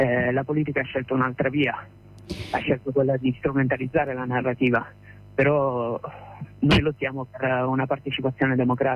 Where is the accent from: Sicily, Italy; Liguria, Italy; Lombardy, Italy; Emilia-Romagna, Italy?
Sicily, Italy; ora ti parlo nel personale, ma io sono siciliano e i siciliani non sanno che dal 2070 al 2100 è previsto che il 70% del territorio siciliano sia desertificato